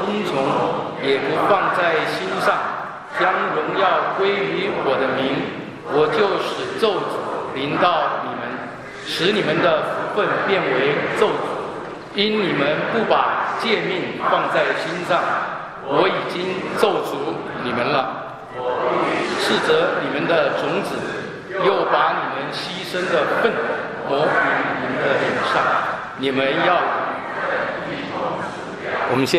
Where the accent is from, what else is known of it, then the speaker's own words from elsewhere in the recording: Meizhou, Guangdong, China; 我是广东人，不会讲广东话。我是梅州啊，客家。客家人